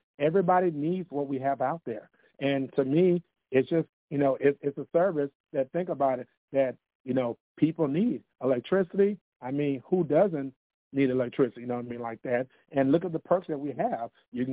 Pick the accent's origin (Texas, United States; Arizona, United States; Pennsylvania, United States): Texas, United States; Because I'm from Texas, you know anybody else in the state of Texas that pays electricity bill, right?